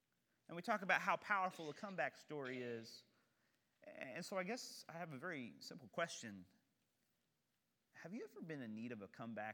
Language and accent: English; Kentucky, United States; Oh, I am from Kentucky, and there is only one sport in Kentucky.